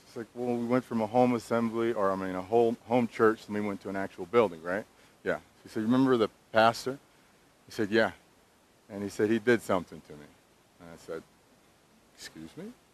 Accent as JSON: {"language": "English", "town": "Compton", "region": "California", "country": "United States", "tie": "born there", "said": "I was born in Compton in a family of 10, number 3 of 8 siblings."}